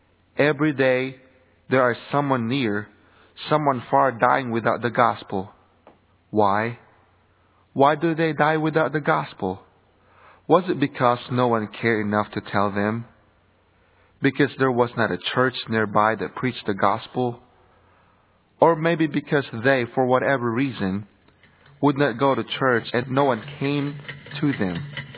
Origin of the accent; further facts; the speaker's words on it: Philippines; I was born and raised 18 years in the Philippines. I was born Catholic.